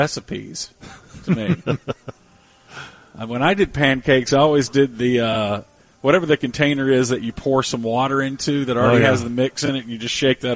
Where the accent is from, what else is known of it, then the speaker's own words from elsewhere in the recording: the South, United States; Yeah, I'm from the South. That's what we do.